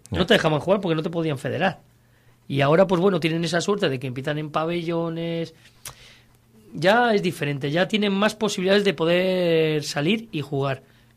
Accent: Laredo, Cantabria, Spain; salimos de Laredo, que es un pueblo que tenemos, cuando aquello teníamos 15.000 habitantes

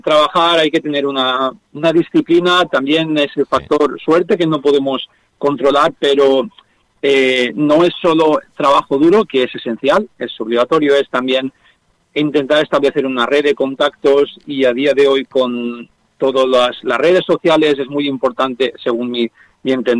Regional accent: Valencia, Valencian Community, Spain; born there; tengo 29 años y nací en Valencia.

